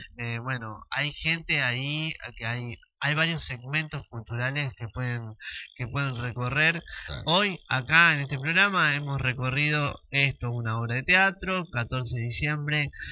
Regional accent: Concordia, Entre Ríos, Argentina; decís Concordia, ah, sos de Concordia, pero qué movida acá allá, cuánta gente, fulano de tal. Así que somos hijos de una ciudad divina

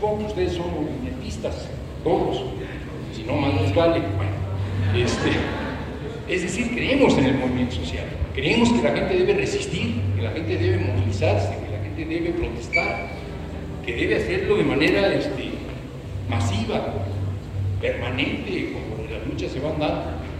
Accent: Tabasco, Mexico; que yo sea de Tabasco, pero voy a estar aquí

